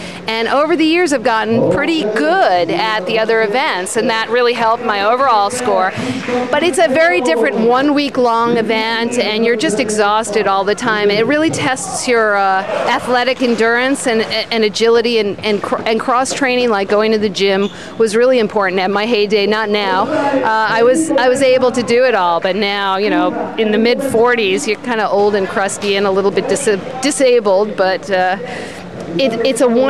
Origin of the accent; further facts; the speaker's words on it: New York City, New York, United States; It was back in 1978, and I grew up in New York City, and my school happened to be in Midtown Manhattan